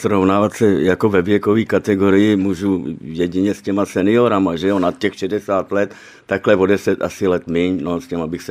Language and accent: Czech; Prague, Czechia; když jsem se narodil na Žižkově, tak když my jsme bydleli v Koněvové ulici